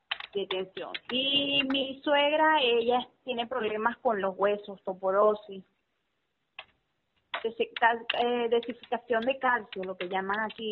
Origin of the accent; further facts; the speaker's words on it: Miranda, Venezuela; nosotros somos de los Valles del Tuy.